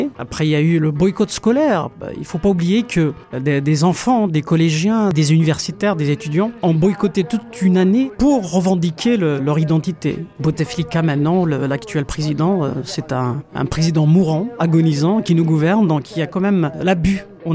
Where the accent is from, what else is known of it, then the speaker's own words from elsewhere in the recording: Kabylie, Algeria; Moi, je suis kabyle et la langue de ma mère n'est pas inscrite sur sa carte d'identité.